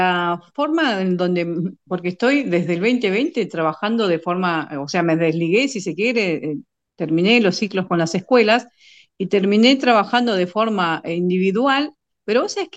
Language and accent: Spanish; Argentina; ¿Me gusta el mate porque soy argentina?